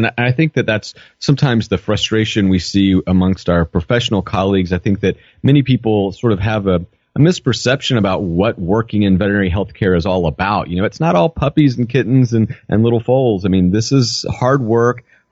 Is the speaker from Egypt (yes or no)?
no; Georgia, United States; also born or lived in Alabama; I am from the South. I grew up in rural South Georgia. I was originally born in rural South Alabama, but I moved to South Georgia when I was a little child, as we like to say, knee-high to a grasshopper.